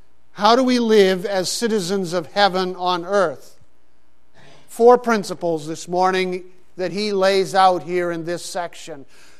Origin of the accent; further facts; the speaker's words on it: Pakistan; Growing up in Pakistan, actually. And growing up in Pakistan, I experienced this concept of citizenship at an early age. Because there we were in a foreign country, but we were citizens of America. We were not citizens of Pakistan.